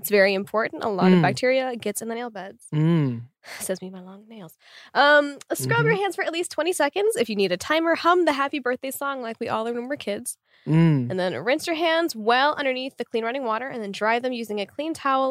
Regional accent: Argentina; Wash your hands, mister. Okay. I grew up in Argentina.

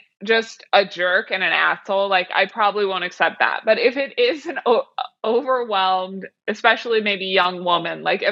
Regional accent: Kansas City, Missouri, United States; And even that, so I'm from Kansas City, Missouri. And as I've gotten older, I've accepted both Kansas and Missouri and both Kansas cities.

